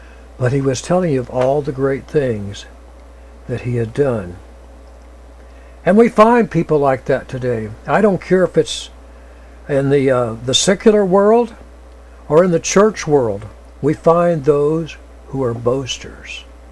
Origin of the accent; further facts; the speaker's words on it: United States; As an American, I have pride in my country, although I fear for my country